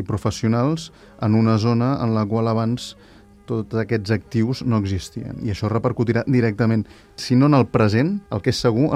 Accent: Barcelona, Catalonia, Spain; tinc 31 anys, soc de Barcelona, treballo a la Fundació G3T, que tenim seu a Barcelona

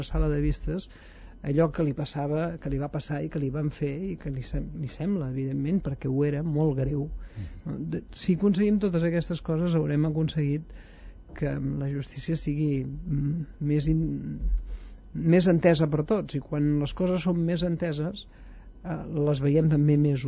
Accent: Mollet del Vallès, Catalonia, Spain; Cada vegada que passava alguna cosa en el meu poble, a més, s'assenyalava ràpidament cap a … que a Mollet, per cert, ens diuen

